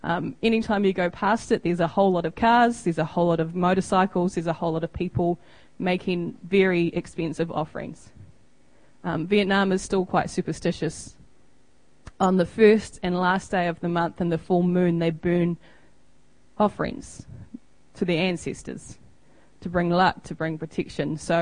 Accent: New Zealand; And as a New Zealander, you're like, yeah, actually it was a nice speech. You know, it's a bit like home.

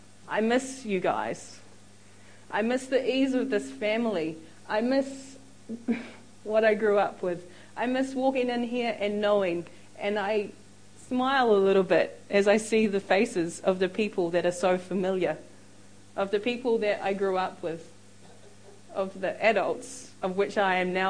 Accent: New Zealand; As a real Kiwi, people want to know me. They want to talk with me. They want to hear my accent.

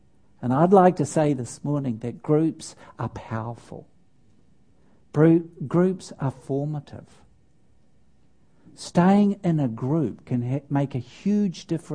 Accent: Auckland, New Zealand; He knew that I was from Auckland, and he said, oh, I'd like to tell you a story.

